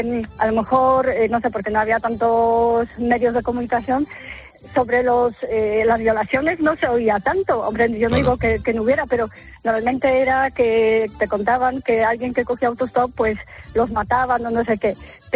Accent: Poland; Spanish is a second language; moved away as an adult; now in Madrid, Spain; yo soy de Polonia, soy polaca.

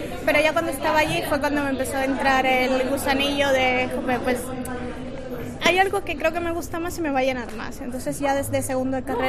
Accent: Cuba; also born or lived in Madrid; now in Santiago, Spain

